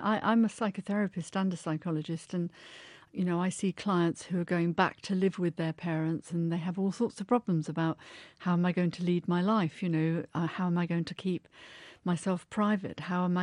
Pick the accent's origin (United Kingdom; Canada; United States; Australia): United Kingdom; talking about money is something we don't do very well as British people.